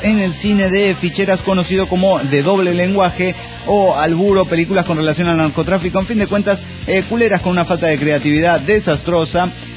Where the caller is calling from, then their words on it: Las Palmas, Zacatecas, Mexico; de Las Palmas, Zacatecas, México.